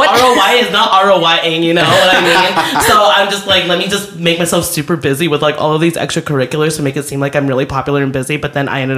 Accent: New Jersey, United States; also born or lived in Netherlands / California; I call myself a third culture kid. My parents and family are in Taiwan. Mm-hmm. And then we immigrated to the United States, New Jersey, specifically.

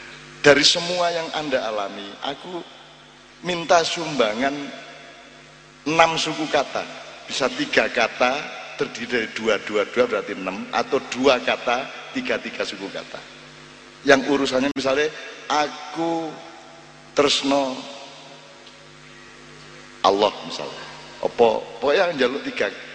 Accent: Jombang, East Java, Indonesia; Gua anak Jombang alim, Bro. Jombang itu bukan ijo dan abang, Jombang itu nama kembang.

